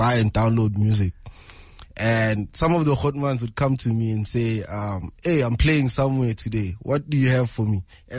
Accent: Katlehong, Gauteng, South Africa; I'm from Kukatlong, ne?

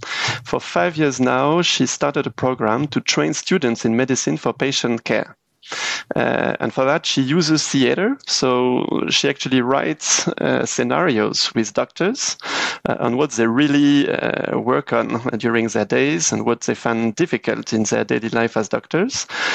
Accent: Paris, Île-de-France, France; also born or lived in Grenoble, France; Well, I was born in Grenoble. Grenoble is in the French Alps, southeastern part of France. But actually, we moved quite quickly to Paris when I was six, and I lived around Paris between my sixth and 21st year of existence

